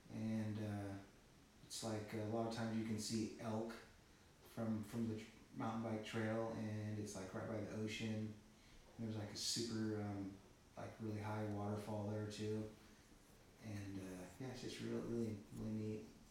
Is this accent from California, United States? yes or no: yes; Fortuna, California, United States; No, I like growing up in Fortuna. It was a lot of fun. Had a lot of good memories. Fortuna's a special place.